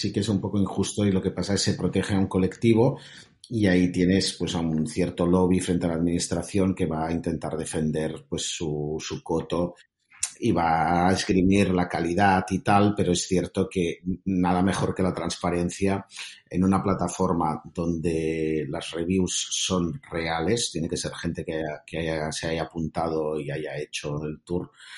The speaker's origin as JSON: {"language": "Spanish", "town": "Barcelona", "region": "Catalonia", "country": "Spain", "said": "soy de Barcelona"}